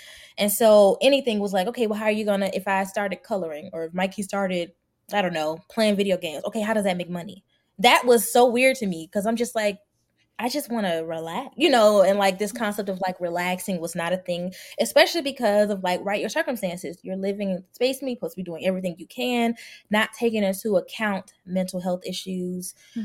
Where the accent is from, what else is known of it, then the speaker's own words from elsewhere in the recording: the South, United States; I am African American, Black American, and a lot of, because we are both, we have African ancestry in both of our lines, obviously, and we're both from the South